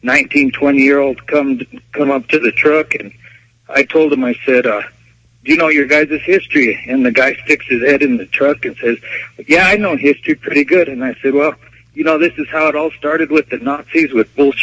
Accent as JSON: {"language": "English", "region": "Colorado", "country": "United States", "said": "And let me tell you, you know, we're Hispanic. We're from Colorado."}